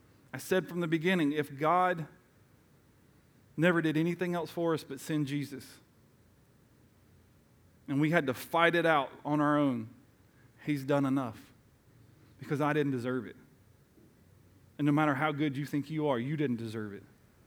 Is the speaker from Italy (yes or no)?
no; Tennessee, United States; Even I grew up in East Tennessee, and they called it the same thing there.